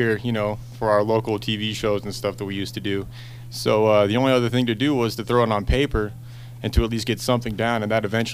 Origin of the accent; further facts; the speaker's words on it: Reno, Nevada, United States; born there; Oh, I was born here in Reno